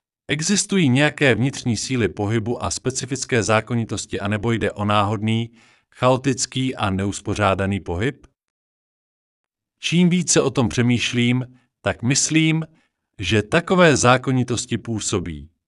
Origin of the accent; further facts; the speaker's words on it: Prague, Czechia; born there; Narodil jsem se v Karlíně, což byla ves v těsném sousedství Prahy, která byla teprve roce 1903 povýšena na město. K Praze byl Karlín připojen až v roce 1922.